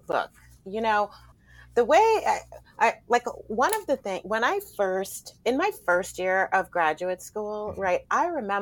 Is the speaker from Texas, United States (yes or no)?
no; Brooklyn, New York, United States; also born or lived in Canada; although I was born in Canada, right, I've lived here my entire life, basically, right? And I grew up in a low-income, racially segregated part of Brooklyn